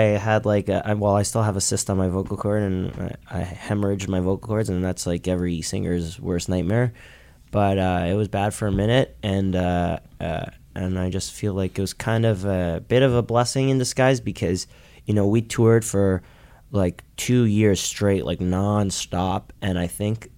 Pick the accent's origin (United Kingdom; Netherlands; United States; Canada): Canada; Toronto, Ontario; from Toronto. We're from Toronto.